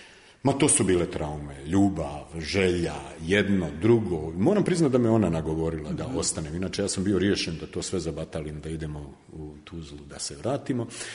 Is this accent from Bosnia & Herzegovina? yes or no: yes; Tuzla, Federation of Bosnia and Herzegovina, Bosnia & Herzegovina; moved away as an adult; Ja sam tada prvi put bio u Beogradu, prvi put sam došao iz Tuzle kao jedan onako završen srednjoškolac